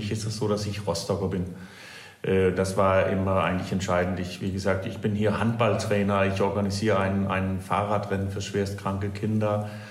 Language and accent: German; Denmark; now in Germany; sitzen Sie sich ja nicht hin und überlegen als erstes, ich bin Däne.